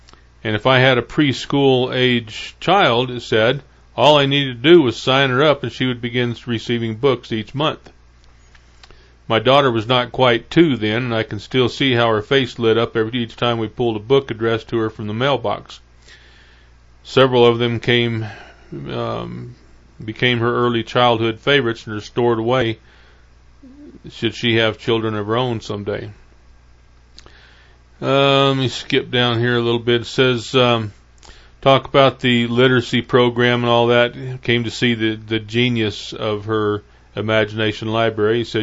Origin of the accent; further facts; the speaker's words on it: Midwest, United States; also born or lived in Northeast US; Granted, I was raised in the Midwest and lived as an adult for many years in the Northeast.